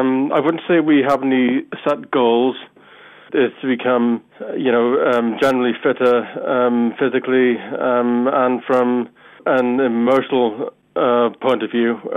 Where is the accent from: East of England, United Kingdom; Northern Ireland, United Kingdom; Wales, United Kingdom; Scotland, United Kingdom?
Wales, United Kingdom; Cardiff; I'm 35 from Cardiff.